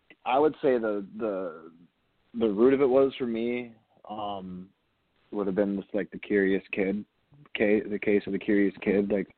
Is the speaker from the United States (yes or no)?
yes; Sault Ste. Marie, Michigan, United States; I am from Sault Ste. Marie, Michigan. I am part of the Sault Ste. Marie Tribe of Chippewa Indians. I have lived up here most of my life